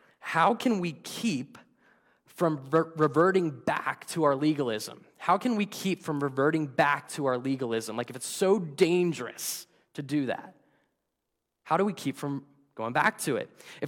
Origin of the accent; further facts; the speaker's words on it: Pennsylvania, United States; I'm from Lancaster County, the land of the Amish. So I have seen this up close.